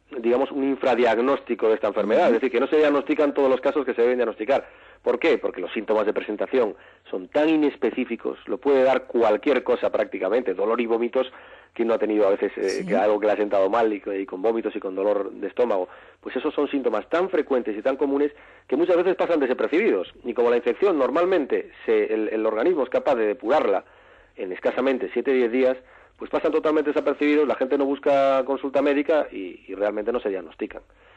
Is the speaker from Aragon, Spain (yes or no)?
no; Galicia, Spain; Yo soy gallego, ese es el tema, claro, que el anisakis y la distribución no es igual en toda España. La tasa de infestación por anisakis en mi tierra, en Galicia, es mínima